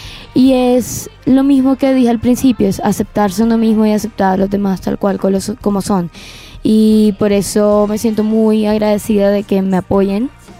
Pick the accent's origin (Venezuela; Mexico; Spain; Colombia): Colombia; Barranquilla, Atlántico; yo crecí en Barranquilla, una ciudad muy rockera